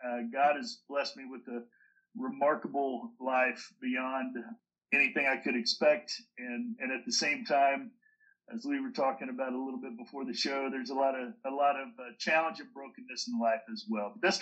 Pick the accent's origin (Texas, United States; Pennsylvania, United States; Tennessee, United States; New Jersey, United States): Texas, United States; I live in the great state of Texas. Literally born and bred in the Bible Belt.